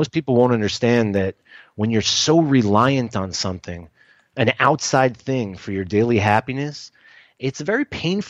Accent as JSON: {"language": "English", "town": "Miami", "region": "Florida", "country": "United States", "tie": "born or raised there", "said": "That was just part of the, I guess, the fun of growing up in Miami, being a port city."}